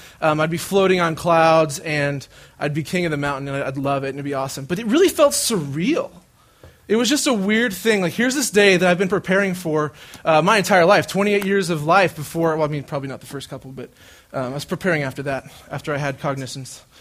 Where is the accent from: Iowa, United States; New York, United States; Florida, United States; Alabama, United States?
Florida, United States; now in Dallas, United States; and I'm from Florida, and I moved to Dallas probably 3 years ago, and it's been awesome.